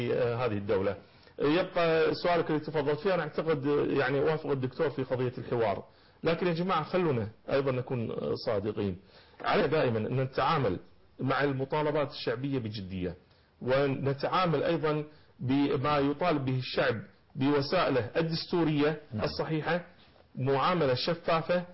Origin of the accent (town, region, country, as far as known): Kuwait